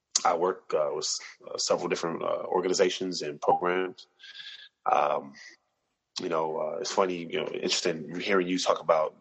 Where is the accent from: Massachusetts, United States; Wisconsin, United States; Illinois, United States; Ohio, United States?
Illinois, United States; Chicago; Born and raised in the South Side of Chicago. I've pretty much been all over Chicago for the most part